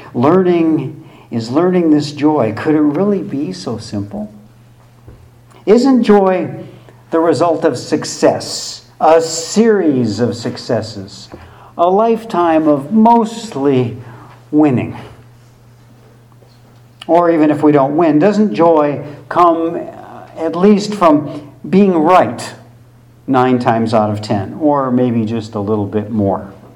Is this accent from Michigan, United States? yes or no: no; Illinois, United States; When I was growing up in Illinois, children would start learning one of two foreign languages in sixth grade.